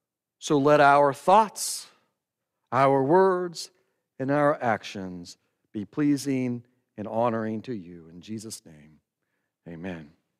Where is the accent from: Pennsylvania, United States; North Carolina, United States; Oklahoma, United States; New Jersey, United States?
Oklahoma, United States; And while I was born and raised in Oklahoma, I consider myself an Arkansan.